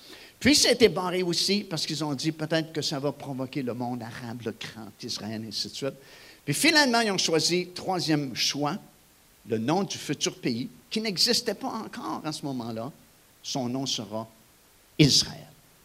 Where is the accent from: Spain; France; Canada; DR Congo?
Canada; Et on a dit, on vient du Canada. Oh, elle dit, si vous venez du Canada, vous pouvez filmer. Mais on a dit, pourquoi est-ce qu'on peut filmer? Parce qu'on vient du Canada.